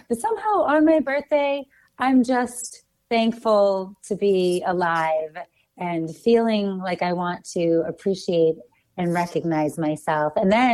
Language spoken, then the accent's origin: English; Watertown, Massachusetts, United States; also born or lived in Manhattan, New York; So as you mentioned, I was born in Manhattan, New York in 1977. I was adopted at 10 days and brought immediately at that time to Watertown, Massachusetts, right outside of Boston, where I was raised by my two adoptive parents.